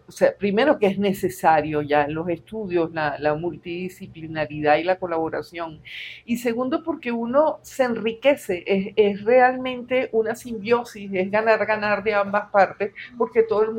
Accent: Venezuela; Pero en el corazón soy venezolana.

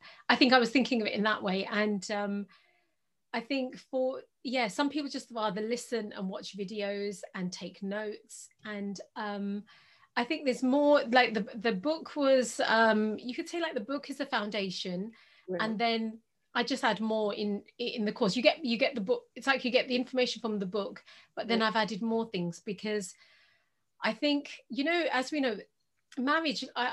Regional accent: Pakistan; my husband, he's not of the same race as me. I'm Pakistani, he's Gujarati.

